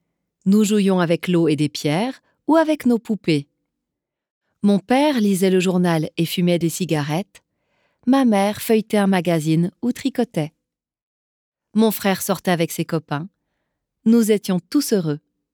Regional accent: Yverdon-les-Bains, Vaud, Switzerland; j'ai 35 ans et je vis à Yverdon. J'ai deux enfants et je suis divorcée. J'ai grandi à Yverdon avec mon grand frère.

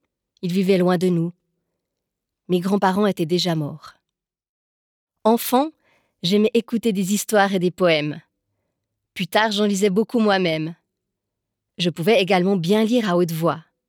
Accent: Adana, Turkey; now in Vallorbe, Switzerland; je vis à Valorbe depuis 4 ans. Je me suis mariée il y a 2 ans. Mon bébé a 6 mois. Je viens d'Adana, une ville de population turque, kurde et arabe. J'ai grandi dans un quartier périphérique avec mon petit frère que j'adore.

